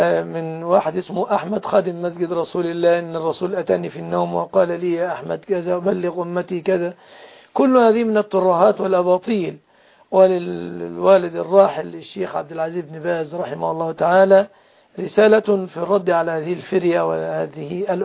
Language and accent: Arabic; Mansoura, Dakahlia, Egypt; أنا من المنصورة